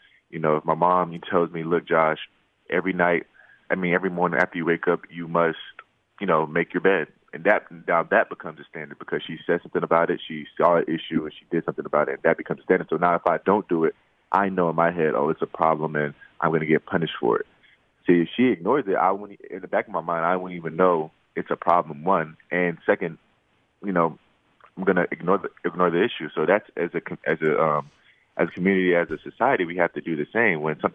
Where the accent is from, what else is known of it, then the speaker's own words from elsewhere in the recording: Atlanta, Georgia, United States; I'm from Atlanta, so, well, Metro Atlanta.